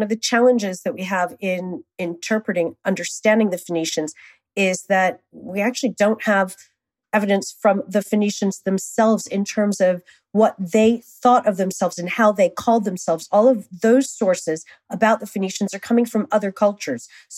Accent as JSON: {"language": "English", "town": "Washington", "region": "District of Columbia", "country": "United States", "tie": "born or raised there", "said": "Okay. So I grew up in Washington, D.C."}